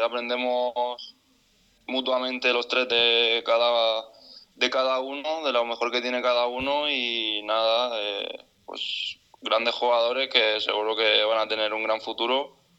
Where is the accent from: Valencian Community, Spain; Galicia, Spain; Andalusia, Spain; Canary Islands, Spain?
Valencian Community, Spain; Orihuela; yo empecé desde muy pequeño jugando ahí en Orihuela, mi pueblo, y desde pequeño empecé a destacar rápidamente.